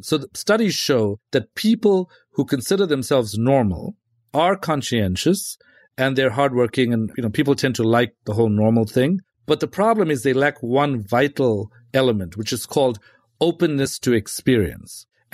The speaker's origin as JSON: {"language": "English", "country": "South Africa", "tie": "born or raised there"}